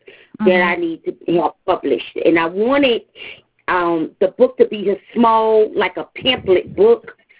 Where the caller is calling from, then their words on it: New Orleans, Louisiana, United States; I'm calling you from Louisiana. I'm calling you from New Orleans.